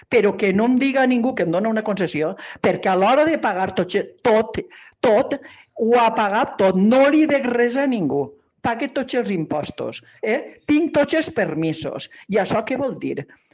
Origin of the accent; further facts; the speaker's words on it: Dénia, Valencian Community, Spain; soc una ciudadana de Denia que estic afectadíssima